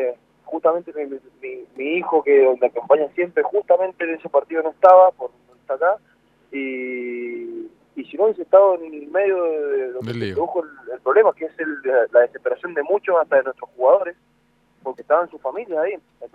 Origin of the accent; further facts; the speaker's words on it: Mendoza, Argentina; que somos del Valle de Uco